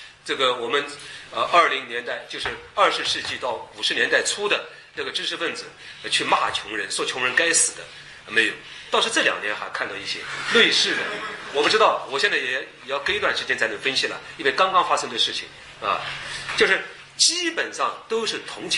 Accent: China; 因为我们中国人民老是想到蒋介石有美国顾问

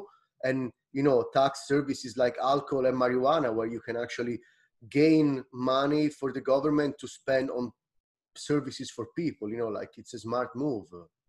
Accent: Italy; now in Canada; I grew up in Italy, and I moved to Canada 6 years ago.

